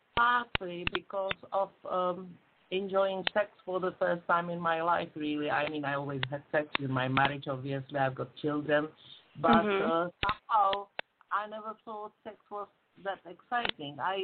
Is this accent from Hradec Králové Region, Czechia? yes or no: no; Prague, Czechia; English is a second language; moved away as an adult; now in London, United Kingdom; I'm a GP family practitioner in London. I'm originally from Prague, Czech Republic, so I've got an accent. And I've been working as a family doctor for quite a long time now, ever since I came to this country.